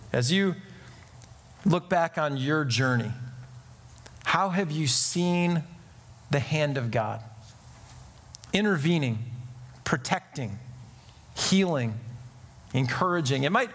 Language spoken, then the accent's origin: English; Chicago, Illinois, United States; We had a group of them in the church I grew up at in Chicago